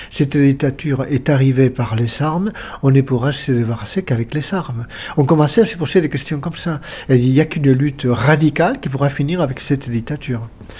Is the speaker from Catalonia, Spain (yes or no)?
no; Santiago de Compostela, Galicia, Spain; Ah, oui, mais moi j'étais de Saint-Jacques